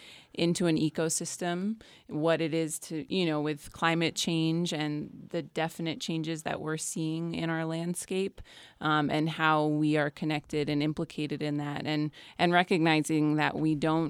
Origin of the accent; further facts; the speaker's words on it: Vermont, United States; And I grew up in Vermont, which is another place that's very connected.